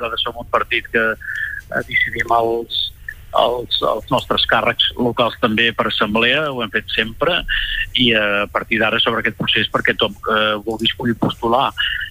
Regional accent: Torroella de Montgrí, Catalonia, Spain; a tots els que som de Torroella

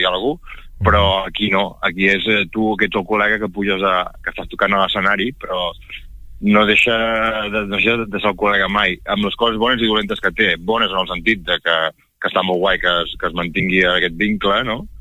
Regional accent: La Bisbal d'Empordà, Catalonia, Spain; i a més era a la Bisbal, al meu poble

